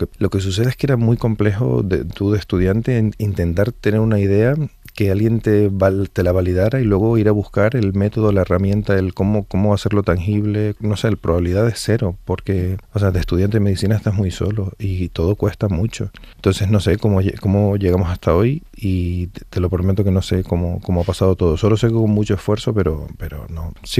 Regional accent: Canary Islands, Spain; Lo primero que se me viene a la cabeza es el mar, como isleño, y para un canario es como fundamental

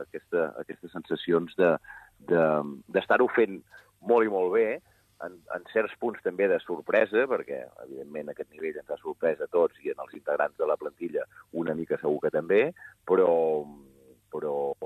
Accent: Girona, Catalonia, Spain; de veritat que com a gironí, com a aficionat

